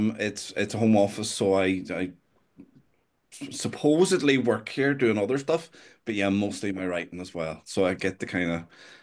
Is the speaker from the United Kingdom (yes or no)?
yes; Belfast, Northern Ireland, United Kingdom; where I grew up in Belfast, I would still visit family there quite frequently